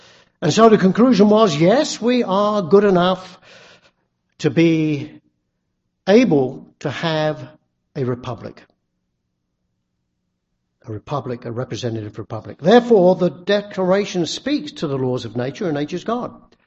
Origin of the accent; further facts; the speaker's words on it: England, United Kingdom; That was contrary to the society I grew up in England.